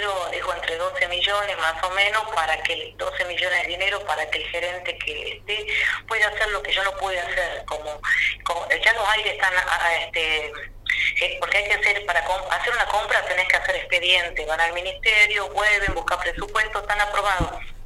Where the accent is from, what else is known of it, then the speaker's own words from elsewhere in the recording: Molinos, Salta, Argentina; now in Aguaray, Argentina; yo no soy de acá, de Salta, y de los Valles de Calchaquí, de Molinos.